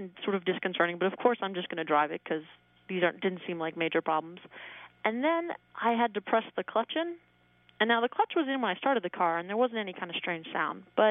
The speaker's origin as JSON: {"language": "English", "town": "Philadelphia", "region": "Pennsylvania", "country": "United States", "said": "I'm from Philadelphia."}